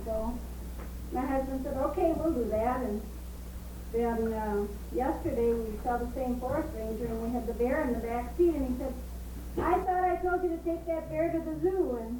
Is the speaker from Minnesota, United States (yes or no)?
yes; Minneapolis, Minnesota, United States; We're both from Minneapolis, so we thought we could take care of it.